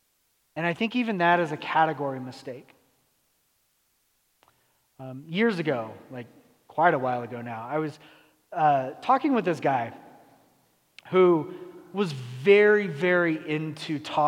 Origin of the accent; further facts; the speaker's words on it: California, United States; I came from California, man. I've been through so many earthquakes, and at no point did Jesus come back.